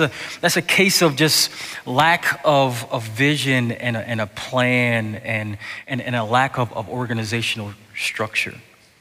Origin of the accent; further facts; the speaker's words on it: Buffalo, New York, United States; Unlike my hometown Buffalo Bills or some of your Some of you Browns fans